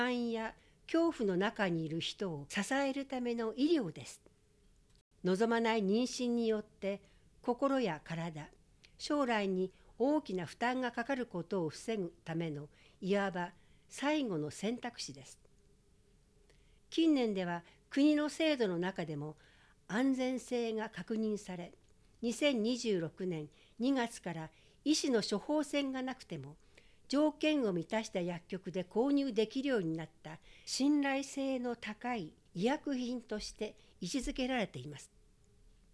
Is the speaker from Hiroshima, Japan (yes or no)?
no; Okazaki, Aichi, Japan; 愛知県岡崎市から参りました